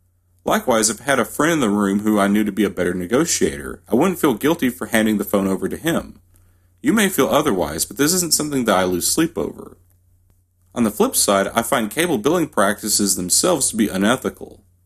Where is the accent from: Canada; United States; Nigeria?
United States; Tennessee; based in my home state of Tennessee